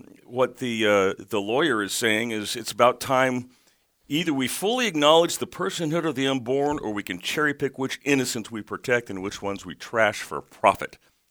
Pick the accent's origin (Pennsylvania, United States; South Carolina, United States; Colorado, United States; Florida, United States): Colorado, United States; I'm from Colorado, so I don't mind the cold.